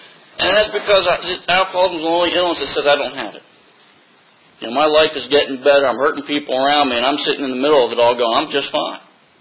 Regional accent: New Jersey, United States; You know, 'cause I grew up in Jersey and you go to New York City

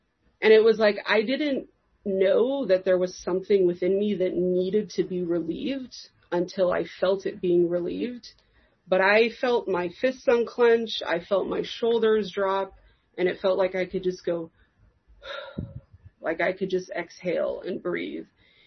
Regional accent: Los Angeles, California, United States; born there; I was born in Los Angeles, and I like to say that things went downhill from there.

